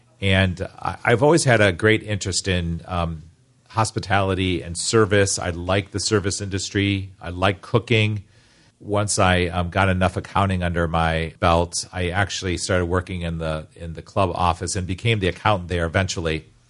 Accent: Avon Lake, Ohio, United States; Right, as you said, Paul, I grew up in Avon Lake, and Avon Lake was a very diversified place. I grew up on Lear Road, very close to the Avon Bay Village border.

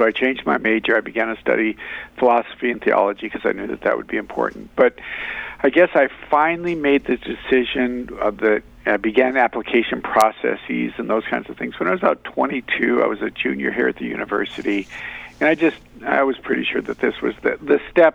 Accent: Colorado, United States; I'm born and raised in Colorado, and I was attending a school out there

